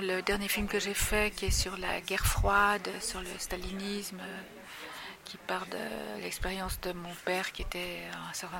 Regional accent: Switzerland; Alors, comme je suis suisse aussi, ça m'a intéressée.

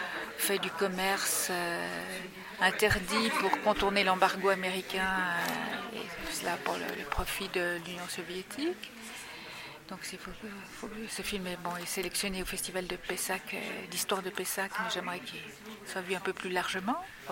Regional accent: Switzerland; Alors, comme je suis suisse aussi, ça m'a intéressée.

